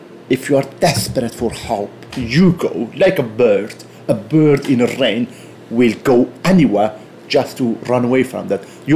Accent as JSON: {"language": "English", "country": "Iran", "said": "I am Kurdish from Iran. I was in the region in Middle East for many years."}